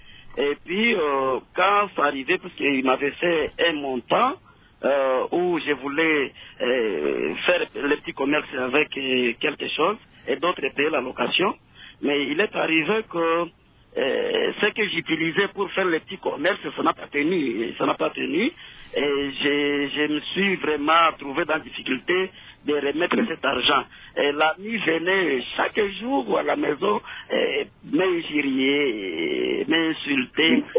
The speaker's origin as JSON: {"language": "French", "town": "Walikale", "region": "North Kivu", "country": "DR Congo", "said": "ici chez nous, à Walikale, à Kadeko"}